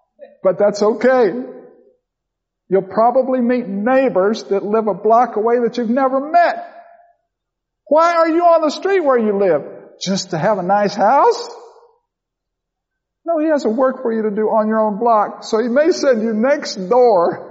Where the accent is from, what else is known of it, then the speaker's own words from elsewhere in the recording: Florida, United States; I grew up in Florida as a little boy. This is back in the 60s, I guess.